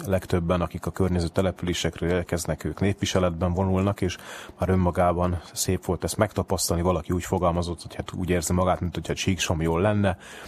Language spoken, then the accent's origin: Hungarian; Oroszlány, Komárom-Esztergom, Hungary; ehhez a kis vértes aljai kegyhelyhez, amelynek a szomszédságából, oroszlányból származom